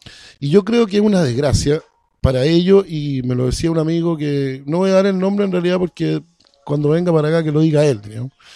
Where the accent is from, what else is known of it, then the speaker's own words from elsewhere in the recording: Chile; yo soy chileno, Entonces, porque ¿de dónde hablo yo? Yo hablo de, como chileno, pero mi abuelo era palestino islámico.